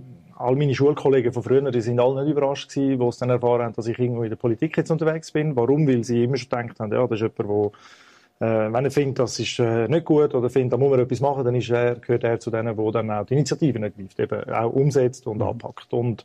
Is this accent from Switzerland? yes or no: yes; Zürich, Zurich, Switzerland; heim ist in Zürich gewesen. Ich bin in Zürich aufgewachsen